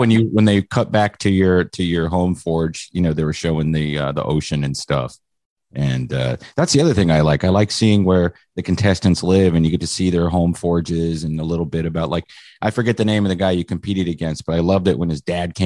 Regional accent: Mansfield, Pennsylvania, United States; moved away; But we're both from Mansfield, Pennsylvania. Grew up. I moved away in 1995, but have been down here for 25 years. But you know, I miss it up there.

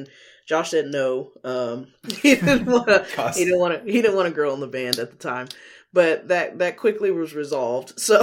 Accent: Atlanta, Georgia, United States; I really liked growing up in Atlanta and in Georgia. It was a good city, good state to be raised in, I think.

